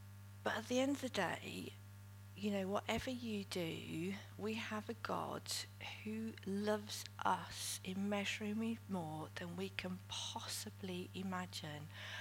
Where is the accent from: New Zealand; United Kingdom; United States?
United Kingdom; And being British, I think we tend to be quite good at that as well.